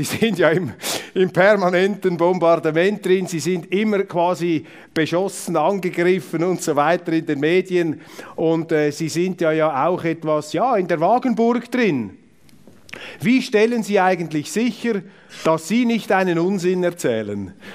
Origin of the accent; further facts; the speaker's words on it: Zurich, Switzerland; Ich bin Zürcher mit Migrationshintergrund.